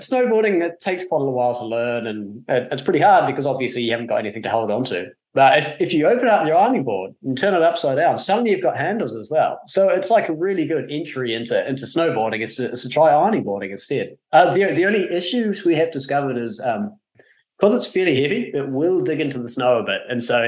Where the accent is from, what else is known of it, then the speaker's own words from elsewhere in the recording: New Zealand; I come from New Zealand